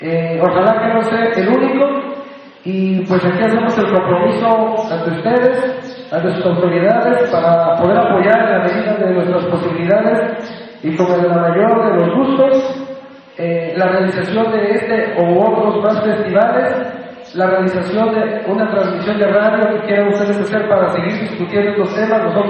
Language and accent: Spanish; Oaxaca, Mexico; aunque no somos de aquí de Mejapa, somos de la ciudad de Oaxaca, somos hijos de campesinos, somos hijos de indígenas, nuestros padres vienen de pueblos como este